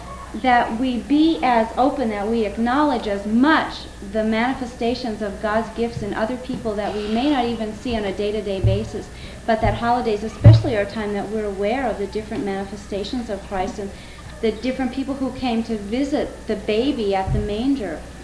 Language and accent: English; Montana, United States; also born or lived in New York City; I was raised in Montana, but I went to graduate school in New York City, and I lived there for a few years